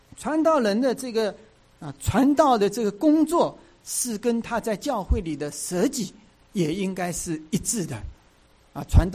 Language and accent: Chinese; China; now in United States; 我是从这个中国大陆过来的，或者说我信主是在中国大陆